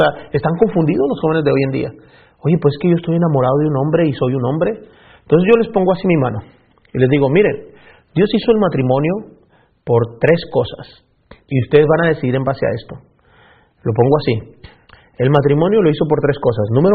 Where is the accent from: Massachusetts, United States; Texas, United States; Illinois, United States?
Texas, United States; No está permitido en Texas, de donde yo vengo.